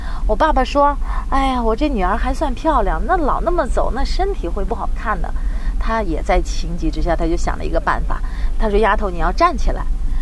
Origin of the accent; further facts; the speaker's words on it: northern China, China; 我是北方人，普通话相对标准一点。